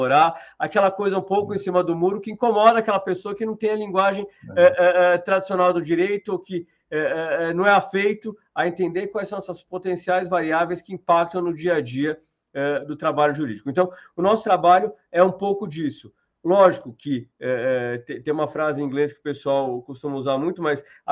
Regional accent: São Paulo, Brazil; eu sou de São Paulo, vivi a minha vida toda aqui em São Paulo, fiz direito na faculdade de direito lá do São Francisco

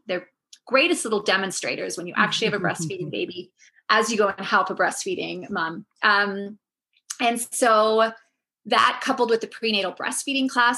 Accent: South Africa; now in Hong Kong; And I grew up in South Africa

